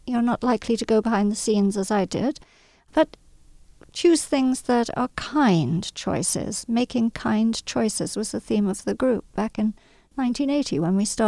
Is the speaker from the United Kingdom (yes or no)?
yes; England, United Kingdom; I grew up partially in England.